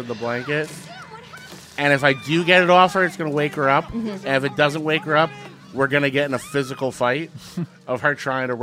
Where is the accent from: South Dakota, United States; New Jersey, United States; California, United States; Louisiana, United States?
New Jersey, United States; Secaucus; Sea Caucus.